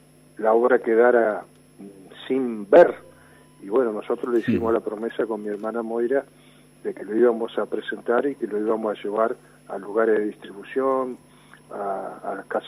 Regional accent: 25 de Mayo, Buenos Aires Province, Argentina; born or raised there; also born or lived in Rosario

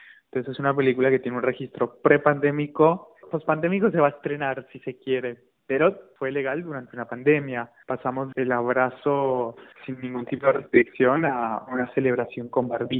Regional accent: Colombia; moved away as an adult; now in Buenos Aires, Argentina; Soy colombiano. Ya a los 18 años migro a Buenos Aires, vengo a estudiar cine

